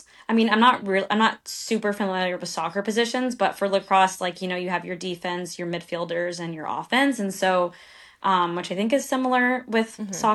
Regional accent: Florida, United States; So I grew up in Florida, and we would travel a lot to like Northeast, in the summer for tournaments.

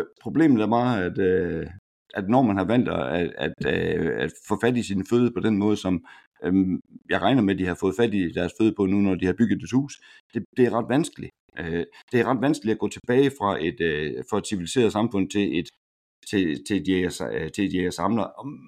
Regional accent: North Denmark Region, Denmark; Det har jeg også. Jeg er meget nordjyde.

